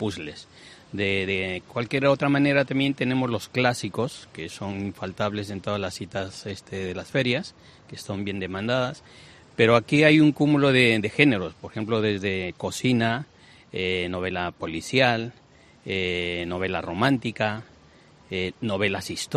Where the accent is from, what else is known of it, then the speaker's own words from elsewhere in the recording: Peru; moved away as an adult; now in Spain; Yo, de origen soy peruano y yo radico en España hace 35 años. Vine como todo inmigrante a estudiar